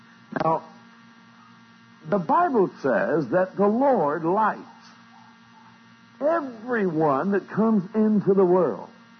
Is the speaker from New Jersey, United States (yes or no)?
no; Oklahoma, United States; I'm from Oklahoma, speak a little slower.